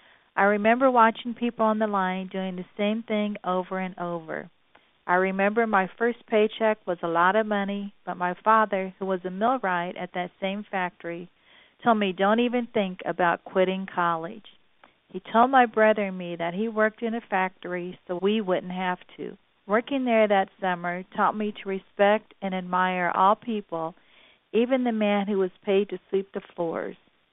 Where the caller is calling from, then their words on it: Southfield, Michigan, United States; I'm calling from Southfield, Michigan.